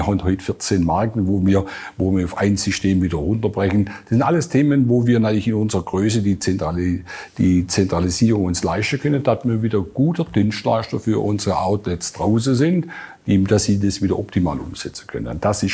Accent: Baden-Württemberg, Germany; ich komme aus dem Großraum Stuttgart

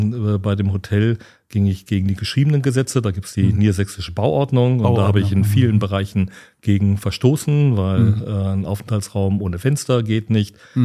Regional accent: Hanover, Lower Saxony, Germany; Und Hannover, ich bin Hannoveraner, das werde ich nicht verleugnen können.

